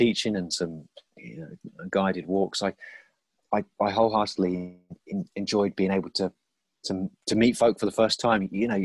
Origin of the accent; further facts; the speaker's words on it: South of England, United Kingdom; It was always a bit troublesome as an Englishman from the south of England to portray a Viking.